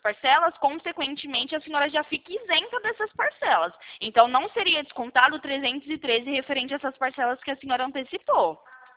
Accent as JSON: {"language": "Portuguese", "town": "Campinas", "region": "São Paulo", "country": "Brazil", "said": "Eu sou aqui do interior de São Paulo, fico localizada aqui na cidade de Campinas."}